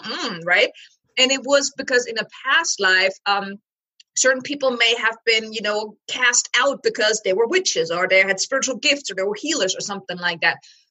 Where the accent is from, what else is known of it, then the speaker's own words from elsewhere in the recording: Germany; English is a second language; moved away as an adult; now in United States; my ex-husband left us 2 months after we arrived here in the States, because I'm from Germany.